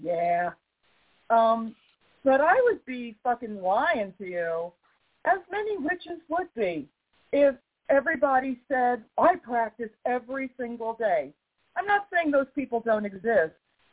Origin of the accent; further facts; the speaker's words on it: New York, United States; now in US South; And I live in the fucking South, and I'm from New York. So, you know, I'm already judging shit left and right.